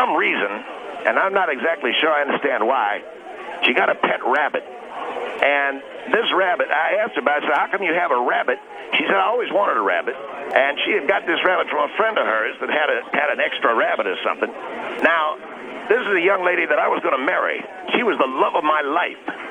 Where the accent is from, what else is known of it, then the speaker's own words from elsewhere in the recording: California, United States; I didn't want to live in California. I come from California. I sure as hell didn't want to come back here.